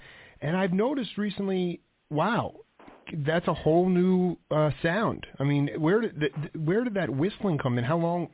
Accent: New York, United States; I grew up in New York.

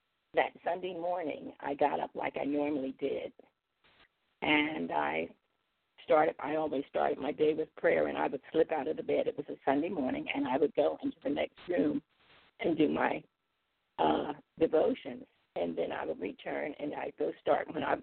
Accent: Philadelphia, Pennsylvania, United States; moved away as an adult; now in Maryland, United States; And although I was born and raised in Philadelphia for the last 35 years, I've been living in Maryland.

